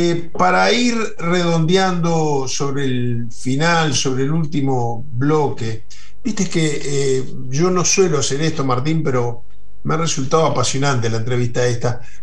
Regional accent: Uruguay; Pero para ser autocrítico como uruguayo

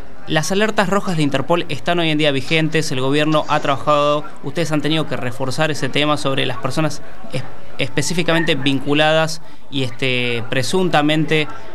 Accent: Argentina; el pedido de justicia que todos como argentinos nos merecemos

